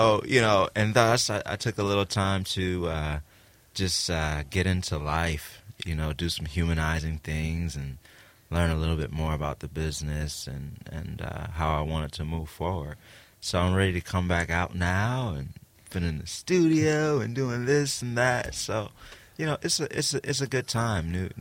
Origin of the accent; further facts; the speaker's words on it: Cleveland Heights, Ohio, United States; like I'm from Cleveland Heights, University Heights, and I love this area